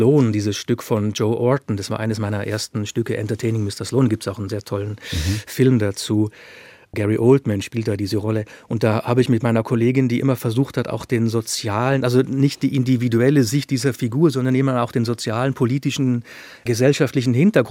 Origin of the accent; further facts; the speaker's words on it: Germany; Aus Österreich als vielleicht noch mal mehr und auch als Westdeutscher.